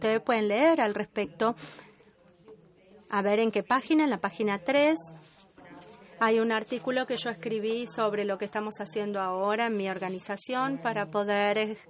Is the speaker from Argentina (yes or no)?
yes; Argentina; Esto es para recordarles que yo soy de Argentina.